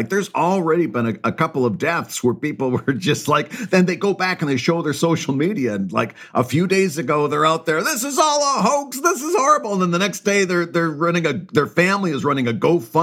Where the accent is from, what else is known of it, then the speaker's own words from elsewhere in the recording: Bad Axe, Michigan, United States; listen, I grew up in Bad Axe, Michigan. Bowling is like a second religion.